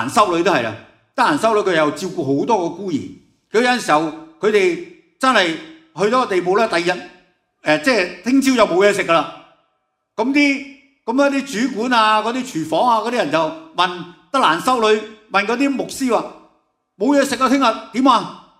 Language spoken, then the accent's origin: Cantonese; Hong Kong; 即系而家我哋香港人咧就咩啊，唔使惊冇水系嘛？